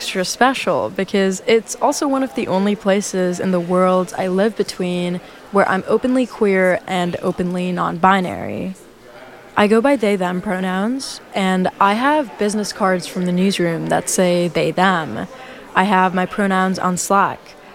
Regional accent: Dubai, United Arab Emirates; now in Los Angeles, United States; I'm a grad student. I go to USC. I'm from Dubai, and I'm just here in LA to finish my degree.

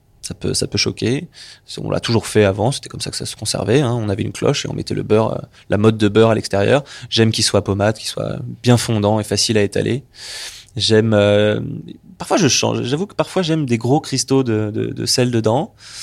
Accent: Brittany, France; loin de mon pays bigoudin, j'aime bien puiser un peu dans ce qui a fait ma culture, mais là où j'ai grandi en fait.

